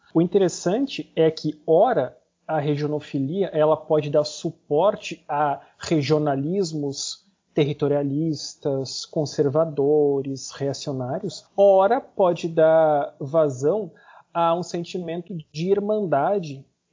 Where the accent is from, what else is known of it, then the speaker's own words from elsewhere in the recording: Uruguaiana, Rio Grande do Sul, Brazil; Eu sou originário lá de Uruguaiana, lá da fronteira, e eu fui com 17 anos a Porto Alegre.